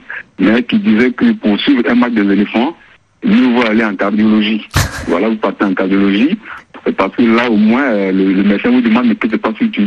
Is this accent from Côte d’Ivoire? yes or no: yes; Côte d’Ivoire; aujourd'hui chez nous en Côte d'Ivoire